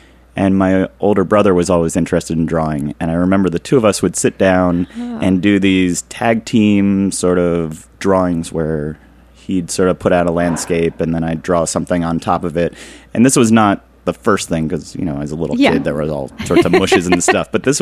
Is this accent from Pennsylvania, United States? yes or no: yes; Philadelphia, Pennsylvania, United States; I grew up in Germantown in West Mount Airy, which is inside of Philadelphia proper.